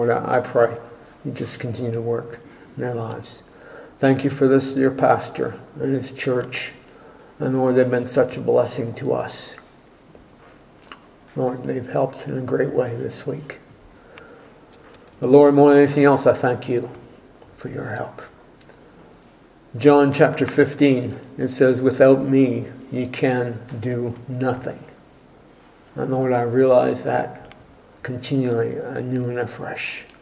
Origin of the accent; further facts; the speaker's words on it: Hillsborough, New Brunswick, Canada; I grew up in New Brunswick, right near Moncton, Hillsborough, New Brunswick.